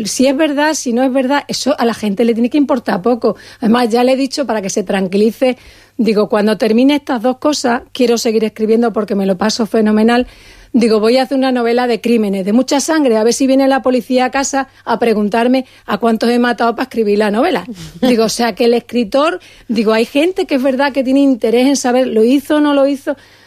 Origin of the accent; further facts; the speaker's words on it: Badajoz, Extremadura, Spain; como yo quiero mucho a mi tierra, quiero mucho a Badajoz